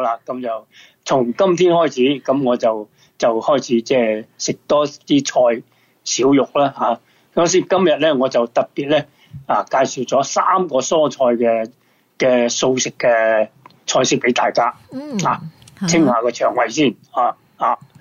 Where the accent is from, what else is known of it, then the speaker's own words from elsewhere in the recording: Guangdong, China; 其实一般我哋广东人都系叫白果嘅啫